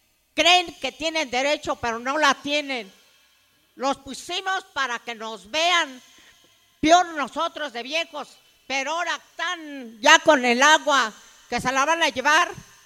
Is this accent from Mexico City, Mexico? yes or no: yes; Ajusco, Mexico City, Mexico; born there; yo soy aquí, de Ajusco, nacida.